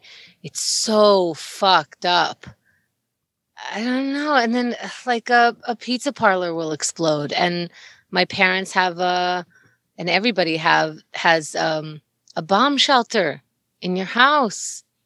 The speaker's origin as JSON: {"language": "English", "country": "Israel", "tie": "born or raised there", "said": "And then everyone growing up in Israel just knows when they turn a certain 18, you're going in the army."}